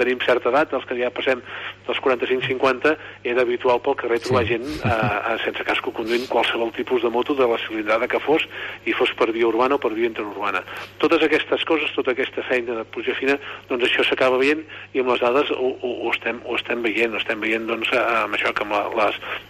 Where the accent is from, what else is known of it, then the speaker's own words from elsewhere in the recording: Berga, Catalonia, Spain; jo sóc de Berga, i ho he explicat moltes vegades